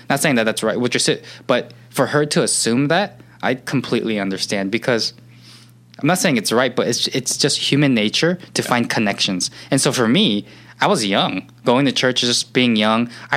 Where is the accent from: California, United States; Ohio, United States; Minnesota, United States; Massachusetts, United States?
California, United States; Gardena; I grew up in Gardena.